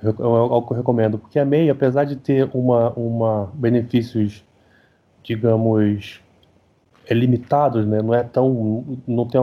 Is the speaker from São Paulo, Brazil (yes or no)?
no; Rio de Janeiro, Brazil; eu sou nascido e criado em Realengo, eu moro na Praça Seca, já morei em Oswaldo Cruz, já morei na Sulacap, conheço o Jacarepaguá todo, trabalhei muito tempo no centro